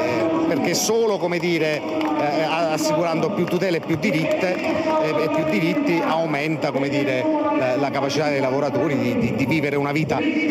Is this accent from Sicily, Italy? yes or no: no; Caserta, Campania, Italy; Vengo da Caserta